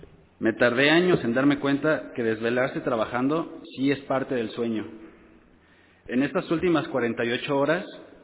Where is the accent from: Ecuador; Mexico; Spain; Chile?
Mexico; Tultitlán, State of Mexico; vengo de Tultitlán, Estado de México.